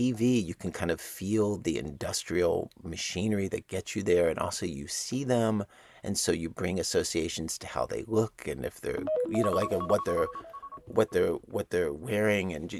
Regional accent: Baltimore, Maryland, United States; I grew up in Baltimore, and Philip is older than me.

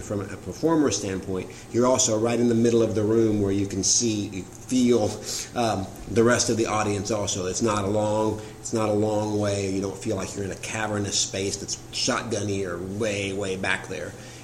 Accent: Macon, Georgia, United States; When I was growing up, it was the movie theater. It's where we came to see movies.

